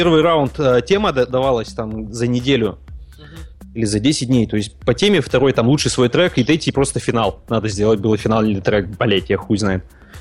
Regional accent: Usolye-Sibirskoye, Irkutsk Oblast, Russia; Я как бы из Усолья Сибирского, как и тут же Федя

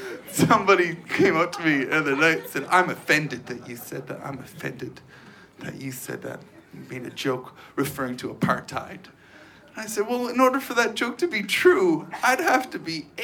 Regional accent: Eastern Canada, Canada; To be honest, I was a very naive child. I grew up in Eastern Canada.

